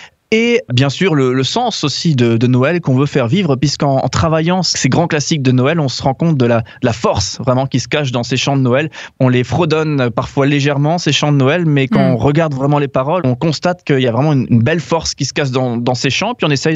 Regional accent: Grand Est, France; On est tous originaires du Bas-Rhin.

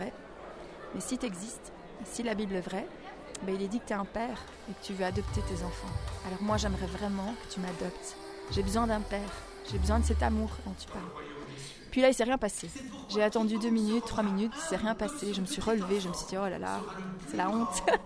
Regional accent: Brussels, Belgium; je viens de Belgique, donc je suis née à Bruxelles. Et mes parents, c'était des athées, mais convaincus, pratiquants.

